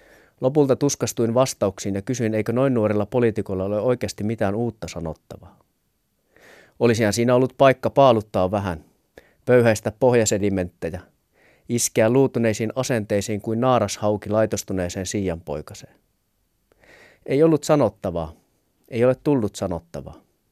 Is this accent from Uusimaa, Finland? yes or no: no; Lapland, Finland; Kotikonnuillani Lapissa, jossa vallitsee keskustalainen yksipuoluejärjestelmä sivistyslautakunnista maakuntahallintoon ja kansanedustajiin